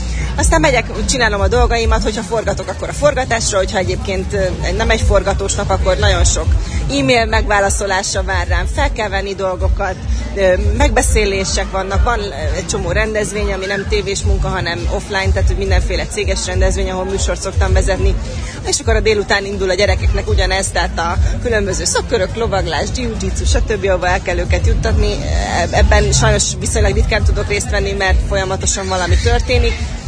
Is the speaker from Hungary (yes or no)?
yes; Mórahalom, Csongrád-Csanád, Hungary; mert ahol innen én származom, Mórahalom